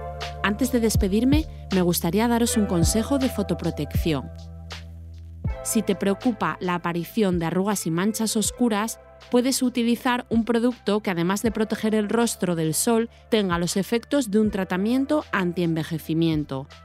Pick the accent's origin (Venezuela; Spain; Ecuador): Spain; Cantabrian coast; A los que somos del norte, yo soy del Cantábrico, nos pasa al contrario.